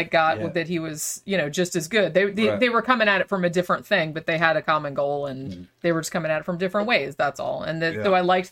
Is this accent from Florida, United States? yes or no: yes; Daytona Beach, Florida, United States; I grew up in Daytona Beach, right on the Atlantic Ocean.